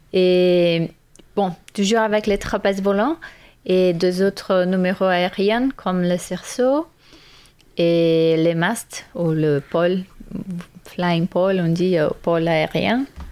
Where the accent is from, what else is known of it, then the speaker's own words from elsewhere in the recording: Brazil; French is a second language; Je suis brésilienne.